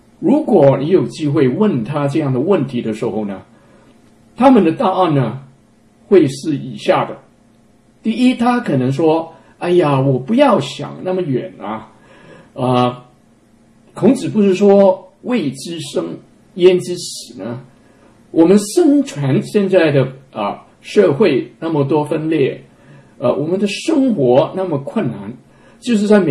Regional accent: Hong Kong; 我自己是福建人啊，但是我自己在香港出生的，所以我可能告诉你我是香港人。

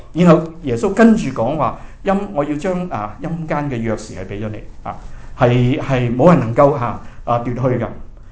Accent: China; 这个有点像我们中国人的

